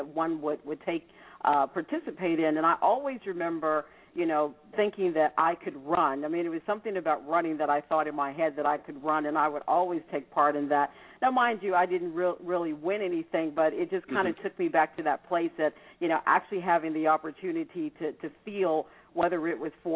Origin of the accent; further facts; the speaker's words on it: Washington, District of Columbia, United States; I grew up in Washington, D.C., so I'm a product of the District of Columbia school system.